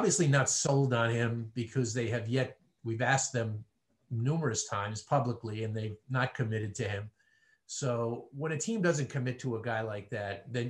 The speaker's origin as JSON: {"language": "English", "region": "New York", "country": "United States", "tie": "born or raised there", "said": "I grew up on Long Island and went to Satcham High School."}